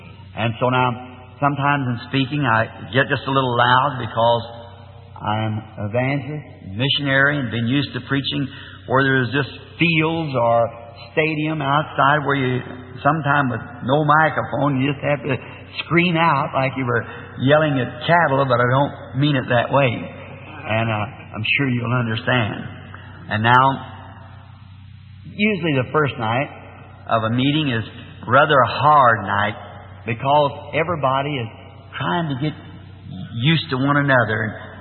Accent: Ireland; And I have Episcopalian, Presbyterian, family background, Catholic to my family. I'm Irishman.

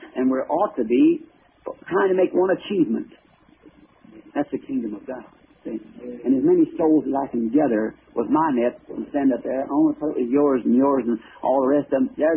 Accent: the South, United States; I'm a Southerner.

